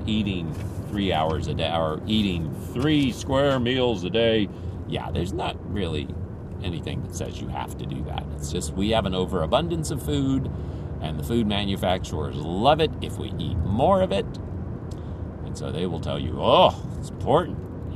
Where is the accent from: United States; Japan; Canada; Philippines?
Philippines; I am a missionary kid. I grew up in the Philippines.